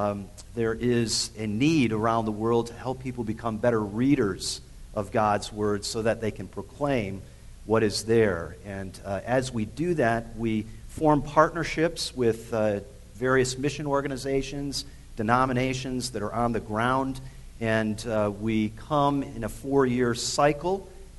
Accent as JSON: {"language": "English", "town": "Livonia", "region": "Michigan", "country": "United States", "tie": "born or raised there", "said": "I grew up in Livonia, Michigan, and my father was pastor at First Baptist Church of Livonia for a number of years."}